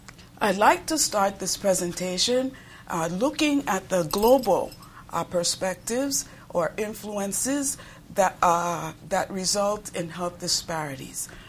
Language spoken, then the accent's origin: English; Panama; I was born and raised my childhood in Panama. For those of you who are challenged geographically, that's Central America.